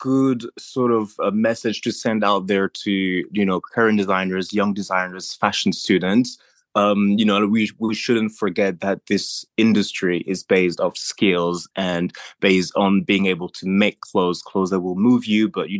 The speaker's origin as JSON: {"language": "English", "country": "France", "tie": "born or raised there", "also_born_or_lived": "Paris / Ivory Coast / Morocco / Nigeria", "lives_now": "London, United Kingdom", "said": "I grew up born in Paris, grew up in France, then Ivory Coast, Morocco, Nigeria, wow. Benin, a bit of Togo. Then I moved to London to study."}